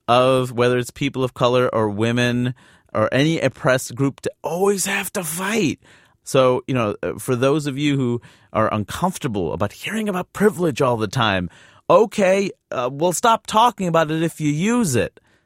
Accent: New York City, New York, United States; she's worried about me walking around in New York. And I am from New York.

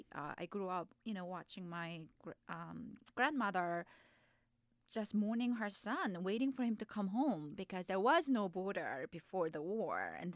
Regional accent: South Korea; Actually, no, we're all from South Korea

